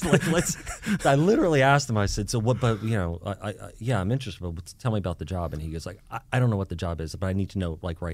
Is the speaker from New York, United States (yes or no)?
yes; New York, United States; moved away as an adult; also born or lived in New Jersey; So I went to college in Southern, I grew up in New York, New Jersey, went to college in Southern California.